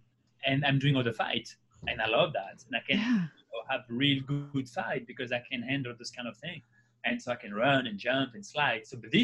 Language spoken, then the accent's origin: English; Paris, Île-de-France, France; I grew up around Paris, in Paris.